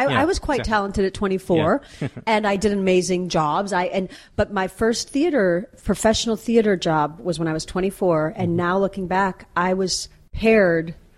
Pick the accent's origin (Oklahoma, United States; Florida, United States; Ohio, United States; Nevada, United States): Ohio, United States; Sandusky; I grew up in Ohio.